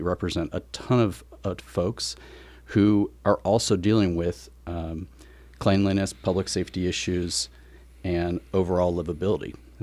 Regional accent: Portland, Oregon, United States; I was born in Portland. My entire life has really been around Portland. Every time I've been somewhere else for work, I always come home here.

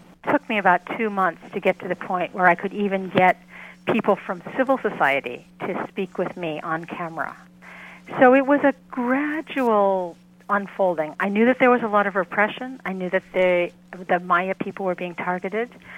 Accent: United States; And I thought, as an American citizen, this was an important story to tell for the world

